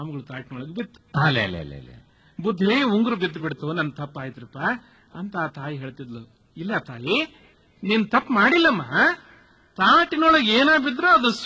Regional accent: Karnataka, India; ಅದೇ ನಿಮ್ಮ ಅಲ್ಲಿ ವರವಿ ಹತ್ರನೇ ನಮ್ಮ ಊರು.

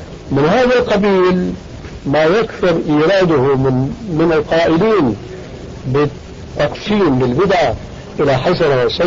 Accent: Syria; كما يقولون عندنا في الشام بهرك بالك،

